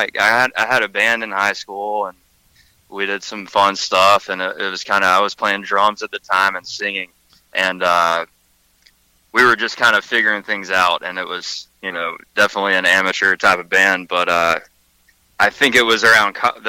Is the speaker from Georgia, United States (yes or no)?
yes; Atlanta, Georgia, United States; born there; also born or lived in Athens; now in Nashville, United States; No, I'm originally I was born in Atlanta, and I went to school at UGA, so I lived in Athens, Georgia for a good bit, and then eventually just kind of felt it was the right move to head to Nashville for a bit.